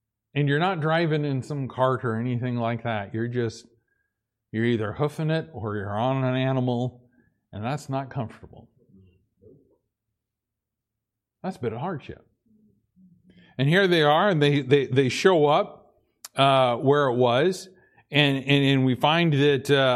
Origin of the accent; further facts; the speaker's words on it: Boise, Idaho, United States; born there; I mean, I was born in Boise, Idaho.